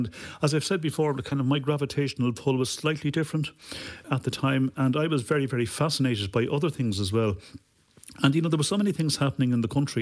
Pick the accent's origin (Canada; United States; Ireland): Ireland; Dublin, Leinster; I'm from Dublin myself